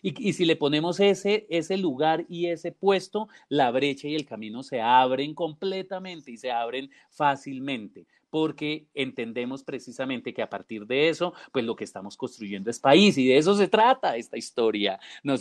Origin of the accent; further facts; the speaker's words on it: Colombia; Y eso es fundamental a nosotros como colombianos